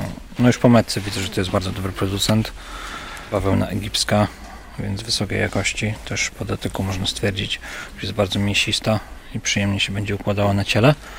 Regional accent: Białystok, Podlaskie Voivodeship, Poland; Ja się wychowałem na zwykłym białostockim osiedlu.

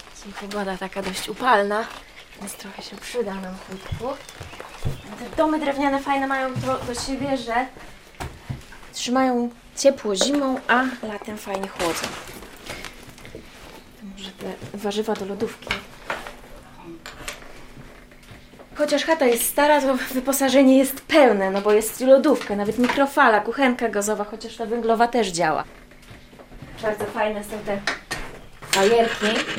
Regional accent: Podlaskie Voivodeship, Poland; accent: Podlasie; przyszłam ja i zaczęłam mi zaciągać po Podlasku i czar prysk

